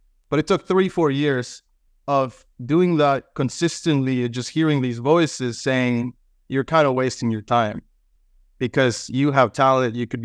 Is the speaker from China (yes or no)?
no; Guatemala; Guatemala, we grew up in Guatemala, up in the mountains, and, you know, people have a little bit more space.